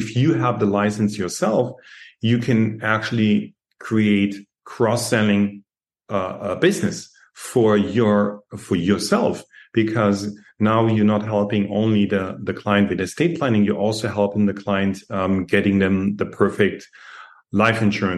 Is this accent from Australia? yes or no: no; Germany; now in United States; 15 years ago, when I came from Europe, Germany, to the US